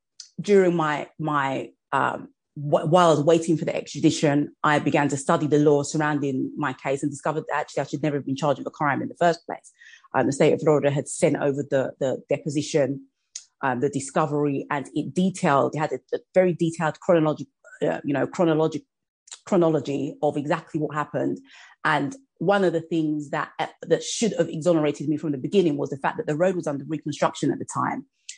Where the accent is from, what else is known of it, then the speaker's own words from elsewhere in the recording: United Kingdom; moved away as an adult; now in United States; I'm from the United Kingdom. And after I'd finished my undergraduate degree, I relocated to Atlanta, Georgia to study, to pursue an MBA.